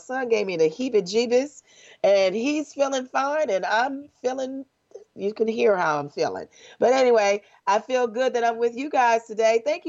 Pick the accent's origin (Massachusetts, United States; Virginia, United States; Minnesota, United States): Virginia, United States; Richmond; You guys are doing way better than us in the D-Town, my hometown, Richmond, Virginia.